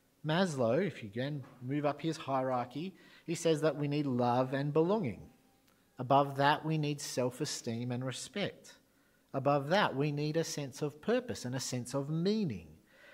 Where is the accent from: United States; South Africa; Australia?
Australia; As Australian Christians, it's important we reflect on this.